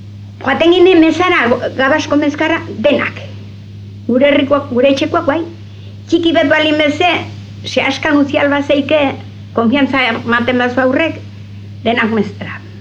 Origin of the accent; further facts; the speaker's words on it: Txorrondo, Basque Country, Spain; born there; auzo bat, erraten zaio, Txorrondo. Hor jaioa naiz ni.